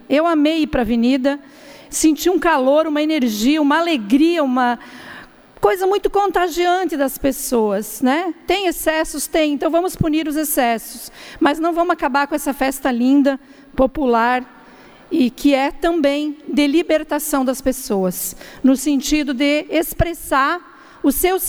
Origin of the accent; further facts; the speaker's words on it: Chapecó, Santa Catarina, Brazil; como eu sou de Chapecó, a deputada mais votada por 3 vezes, nasci em Chapecó